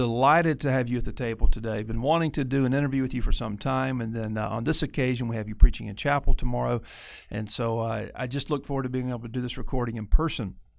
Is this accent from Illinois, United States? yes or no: no; Mobile, Alabama, United States; But I remember listening to Christian radio in my hometown of Mobile, Alabama, where I was living then